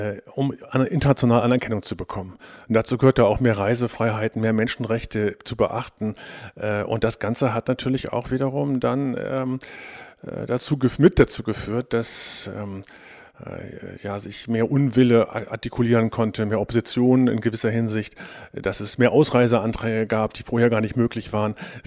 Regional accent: West Germany, Germany; born there; als Westler, ich bin nun mal im Westen geboren

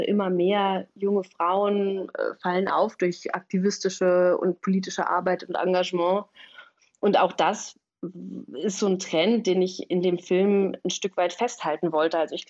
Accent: Eifel, Germany; auch in der Eifel, wo ich aufgewachsen bin

